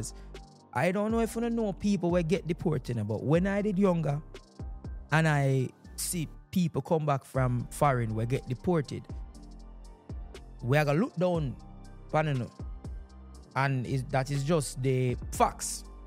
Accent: Jamaica; moved away; Well, I'm Jamaican, so say for instance, send it back to Jamaica.

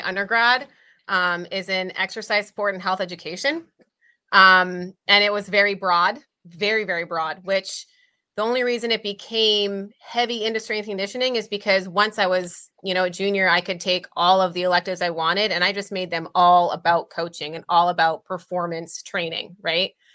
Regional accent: New England, United States; I'm from New England, so I went back home for my internship

